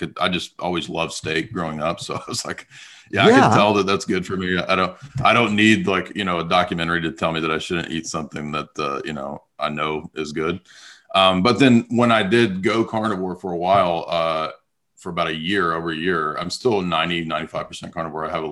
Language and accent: English; San Diego, California, United States; also born or lived in South; I'm just an American born, Southern born actually guy who, my dad was in the Navy. So I grew up in San Diego for many years.